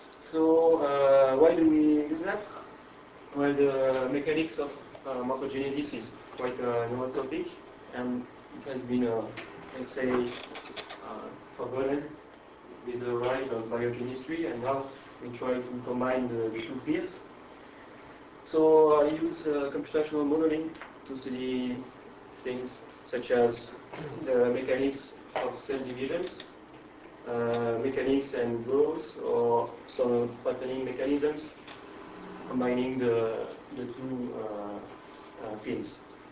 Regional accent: Lyon, Auvergne-Rhône-Alpes, France; it's fine. I come from Lyon, France

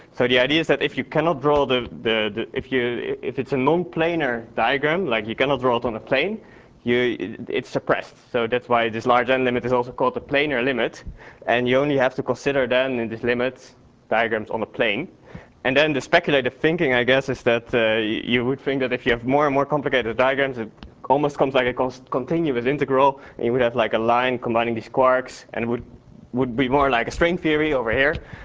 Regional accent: Utrecht, Netherlands; English is a second language; but since I'm from Utrecht, I wanted to present it anyway.

